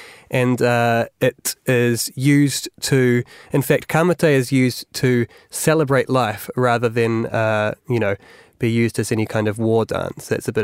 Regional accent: New Zealand; which it's embarrassing as a New Zealander to watch.

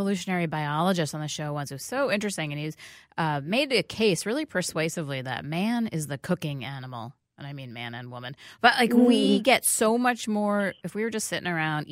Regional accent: New York City, New York, United States; So I grew up in New York City

